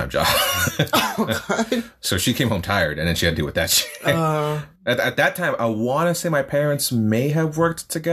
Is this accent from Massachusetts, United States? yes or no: yes; Massachusetts, United States; Well, we grew up in Massachusetts. It's a small place.